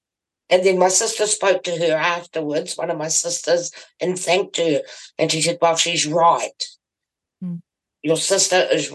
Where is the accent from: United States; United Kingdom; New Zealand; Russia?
New Zealand; Pangaroo; because I'm from Pangaroo.